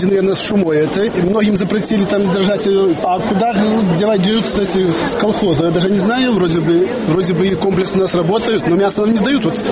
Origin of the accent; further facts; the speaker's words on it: Belarus; мы же белорусы